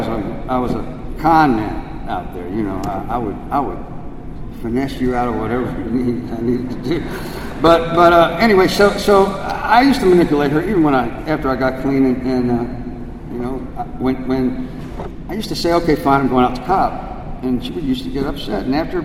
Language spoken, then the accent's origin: English; Chevy Chase, Maryland, United States; I grew up in Chevy Chase, where most people have more sense than money.